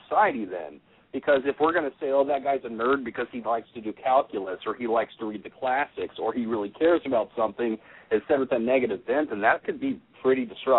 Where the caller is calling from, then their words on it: Kansas, United States; I'm in Kansas.